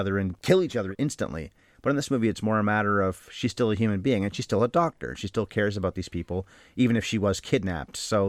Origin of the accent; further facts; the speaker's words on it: Canada; Well, we're Canadian, so Scott Z. Burns.